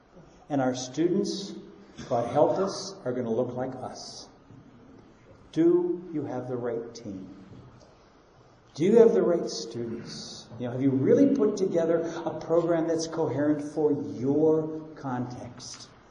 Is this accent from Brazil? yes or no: yes; Brazil; I taught in Portuguese. I come from Brazil. Portuguese is as comfortable to me as English.